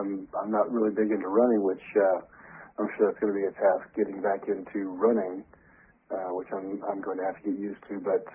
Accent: Kansas, United States; I'm from the United States.

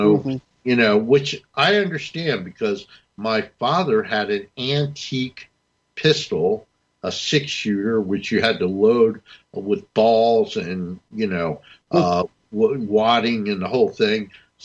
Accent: New Jersey, United States; I grew up in North New Jersey, where the mafia, not so much when I was a kid, but when my parents were kids in my city, the mafia ran everything.

